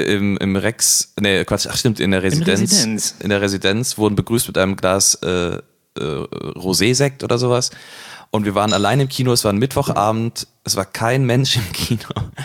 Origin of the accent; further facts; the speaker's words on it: Cologne, North Rhine-Westphalia, Germany; besonders wir als Kölner